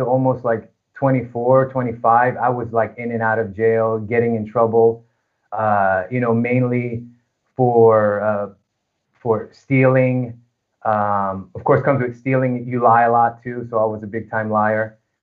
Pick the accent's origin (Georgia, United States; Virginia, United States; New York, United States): Virginia, United States; also born or lived in California / Chicago; I was born in California, and from California, you know, we lived all over the United States. We lived in Chicago. And finally settled and lived most of my life in the United States in Virginia.